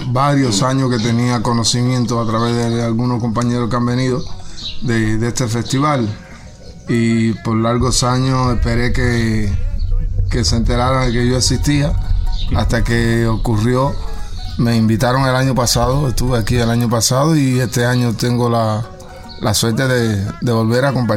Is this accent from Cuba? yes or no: yes; Cuba